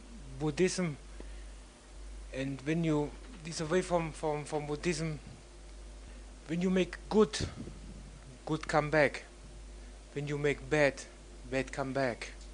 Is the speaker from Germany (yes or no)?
yes; Germany; English is a second language; now in Thailand; I come from Germany here to Thailand, and I very hard and found a way for through Buddhism. Never have contact to Buddhism here in Germany too.